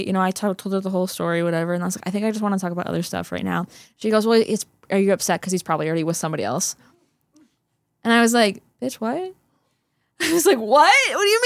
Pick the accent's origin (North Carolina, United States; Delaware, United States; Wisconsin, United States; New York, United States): Wisconsin, United States; I like milk. I'm from Wisconsin, man.